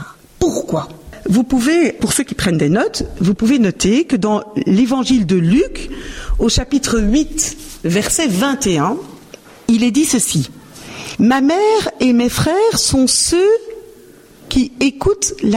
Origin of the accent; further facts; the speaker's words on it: Belgium; now in France; je suis responsable d'Avance au large. Je suis belge, j'habite en France depuis 19 ans.